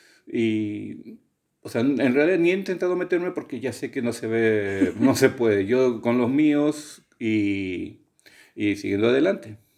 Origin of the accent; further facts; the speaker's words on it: Lima, Peru; moved away as an adult; now in Seville, Spain; soy peruano, 52 años, soy de Lima, llego aquí en España, Sevilla, pues ya va para 10 años. Llegué siguiendo a mi esposa